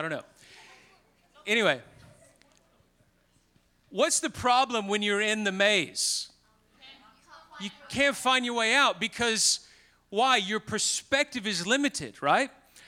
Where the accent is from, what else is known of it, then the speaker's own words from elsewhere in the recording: Memphis, Tennessee, United States; Memphis is my hometown.